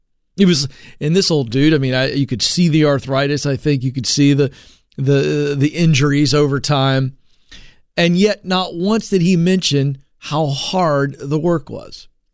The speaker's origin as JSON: {"language": "English", "region": "the South", "country": "United States", "said": "Hey, listen, I'm from the South. I can make fun of Southern accents."}